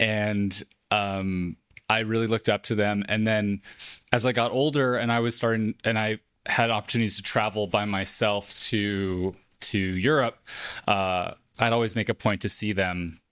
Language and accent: English; South Pasadena, California, United States; No, I mean, I grew up in South Pasadena, so a lot of good like public schools there